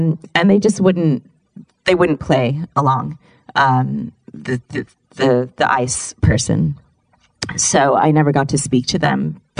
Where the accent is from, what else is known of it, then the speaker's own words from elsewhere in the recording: Sacramento, California, United States; now in Berkeley, United States; I grew up in Sacramento, and Berkeley was like the place to try to get to. And I went to school here, I went to university here, and I've lived here again for the past 7 years.